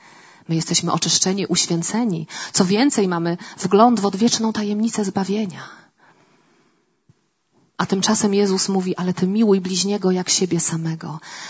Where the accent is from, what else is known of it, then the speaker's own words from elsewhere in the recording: coast, Poland; Ja pochodzę z nadmorza.